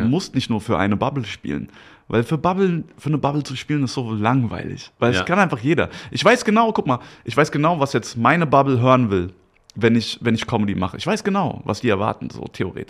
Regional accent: Germany; ich komme aus Deutschland

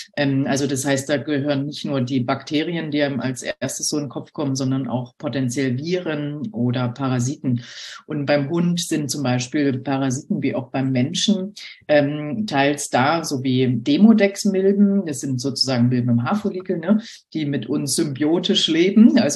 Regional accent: Berlin, Germany; moved away as an adult; now in Hamburg, Germany; Ich komme aus Berlin und habe dort studiert und in einer Tierklinik gearbeitet für 5 Jahre. Und dann hat es mich nach Hamburg verschlagen wegen der Dermatologie.

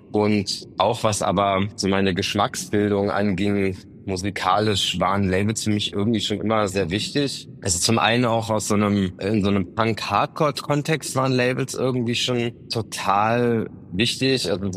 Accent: Berlin, Germany; Ich bin in Ost-Berlin aufgewachsen

